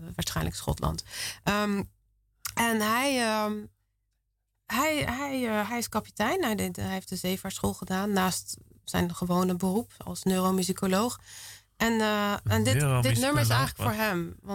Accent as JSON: {"language": "Dutch", "region": "Zeeland", "country": "Netherlands", "tie": "born or raised there", "said": "In Zeeuws-Vlaanderen."}